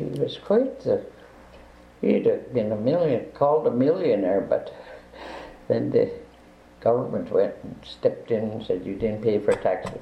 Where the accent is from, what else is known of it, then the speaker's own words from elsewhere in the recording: Craig, Alaska, United States; born there; now in Klawak, United States; I was born in Craig in 1928.